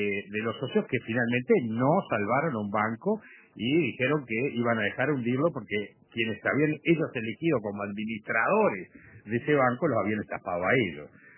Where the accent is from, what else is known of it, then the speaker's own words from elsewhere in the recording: Uruguay; lo cual yo creo que como uruguayos lo acompañamos.